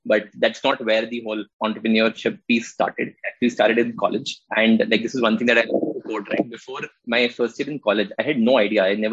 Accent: Lucknow, Uttar Pradesh, India; also born or lived in Delhi; So I was born in Lucknow, lived there for a good chunk of my life. Most of my schooling, etc., was from Lucknow. Then towards the end of my schooling, last couple of years, just moved to Delhi, lived there for a while.

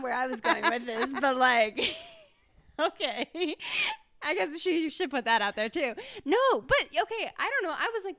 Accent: Virginia, United States; And I'm from Virginia, which is very far. So I know basically no one.

